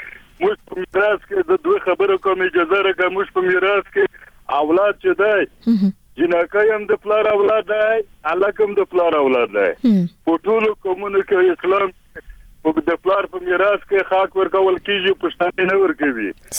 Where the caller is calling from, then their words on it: Tehran, Tehran Province, Iran; افغان یم، د ایران د تهران څخه ټلیفون په لګیم.